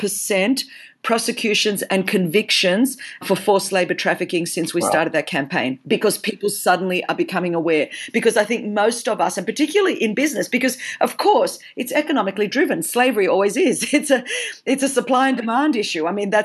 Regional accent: Greece; first language Greek; English is a second language; Yes, I'm Greek. So I say this with love because my first language is Greek. I was Greek before my big fat Greek wedding. So I have a lot of love. I have a Greek passport.

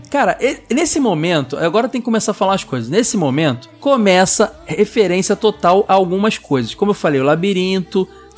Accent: Rio de Janeiro, Brazil; Bob's é muito minha infância, porque na Zona Oeste, no subúrbio carioca, McDonald's demorou muito, era Bob's, cara. Em minha infância.

